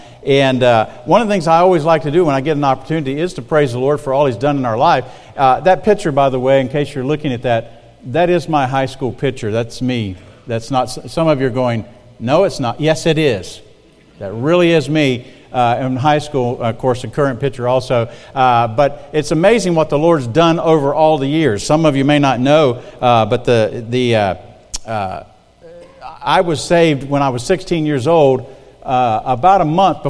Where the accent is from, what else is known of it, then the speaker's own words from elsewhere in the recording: Marion, South Carolina, United States; I was born and raised in Marion, South Carolina, which is between Florence and Myrtle Beach. Later moved to Florence and graduated from the West Florence High School, home of the West Florence Fighting Knights.